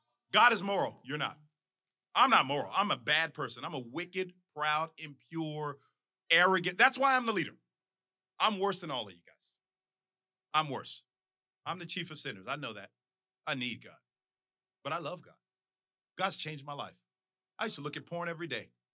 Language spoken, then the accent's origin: English; England, United Kingdom; I'm European. And for all the Europeans in the United Kingdom, I'm really exceptional. I'm English.